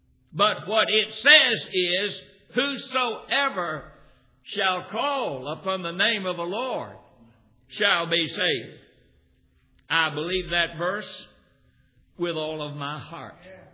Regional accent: North Carolina, United States; I was raised in North Carolina the first 20 years of my life.

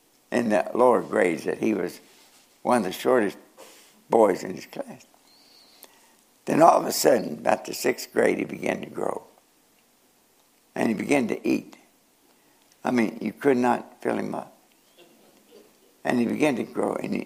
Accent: Norton, Kentucky, United States; born there; I was born in 1933 in Norton, Kentucky, to a coal miner. My dad was a coal miner.

